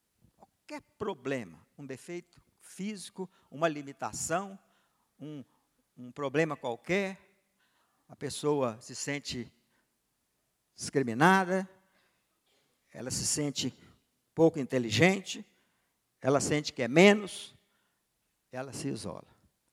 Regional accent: Espírito Santo, Brazil; E nós fomos criados lá no interior do Espírito Santo.

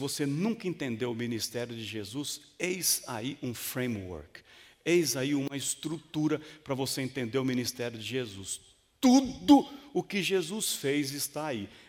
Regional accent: Marília, São Paulo, Brazil; now in São Paulo, Brazil; Vim lá do interior de Marília, então, moleque de rua, né? Minha brincadeira era na rua.

